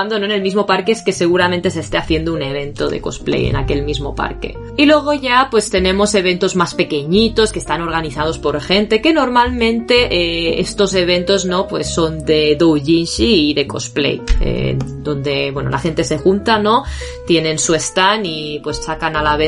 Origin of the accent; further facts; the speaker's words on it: Spain; now in Japan; quizás es que yo vengo de España